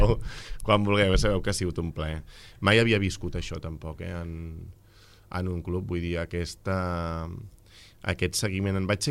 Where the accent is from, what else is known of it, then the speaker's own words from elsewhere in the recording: Sant Just Desvern, Catalonia, Spain; also born or lived in Barcelona; Jo vaig començar jugant a Sant Just, que era el poble on vam anar a viure de petits amb els pares, perquè vaig néixer a Barcelona.